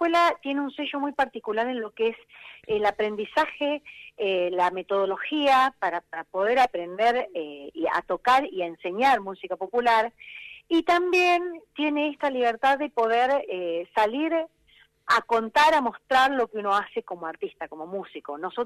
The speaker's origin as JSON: {"language": "Spanish", "town": "Venado Tuerto", "region": "Santa Fe", "country": "Argentina", "said": "yo estudiaba en la Universidad de Rosario, yo soy de Venado Tuerto."}